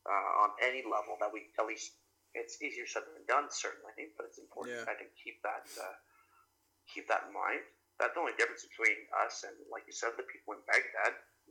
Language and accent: English; Ontario, Canada; any of us born and raised in Canada and in Ontario specifically